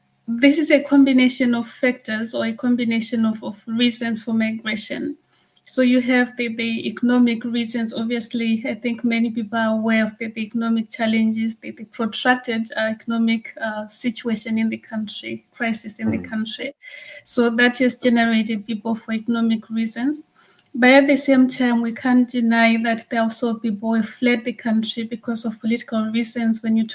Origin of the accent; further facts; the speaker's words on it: Zimbabwe; I come from Zimbabwe and people don't even think about Zimbabwe hosting migrants.